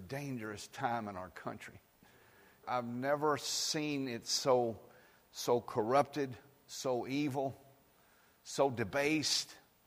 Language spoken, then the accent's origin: English; Brooklyn, New York, United States; they'd always ask me, boy, where are you from? And I'd say, Brooklyn. The Bronx.